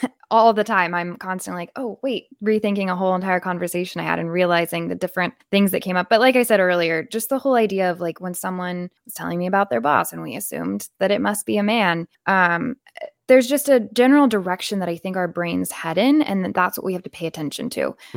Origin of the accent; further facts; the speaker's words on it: the South, United States; also born or lived in California; Even for me, I grew up in the South.